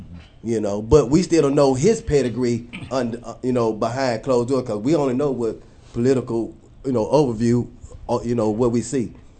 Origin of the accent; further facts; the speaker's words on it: New Orleans, Louisiana, United States; I dealt with it growing up in New Orleans.